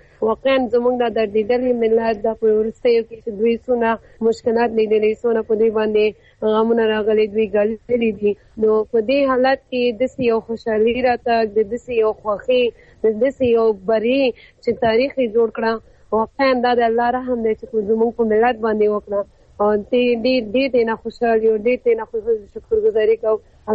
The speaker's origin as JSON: {"language": "Pashto", "country": "Afghanistan", "said": "مونږ پښتانه تر اوسه پورې باور کوي مونږ داسې ټول به دغسې، ځکه چې مونږ ټول افغانان یو وینه یو، یو احساسات دی"}